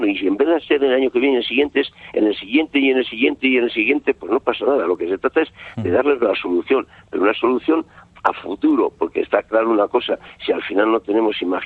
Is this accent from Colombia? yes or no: no; Pamplona, Navarre, Spain; Yo soy de Navarra, he vivido toda mi vida en Navarra, soy de Pamplona